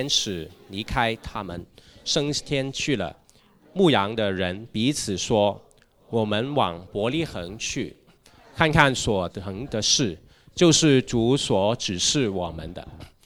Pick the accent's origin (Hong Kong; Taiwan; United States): Hong Kong; 至少我在香港出生到现在，我都从来没经历过那么大的那种惧怕、不和平的那种感觉